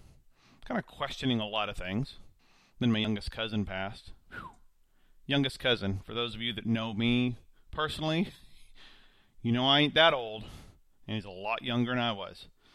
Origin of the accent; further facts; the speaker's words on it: Oregon, United States; programs and taking advantage of other business opportunities that have afforded themselves here in my home state of Oregon.